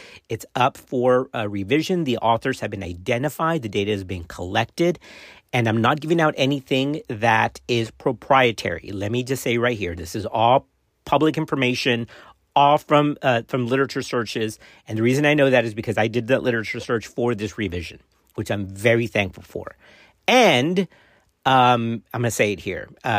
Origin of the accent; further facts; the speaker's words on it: Laredo, Texas, United States; I grew up in Laredo on the border. Man, it was some crazy stuff.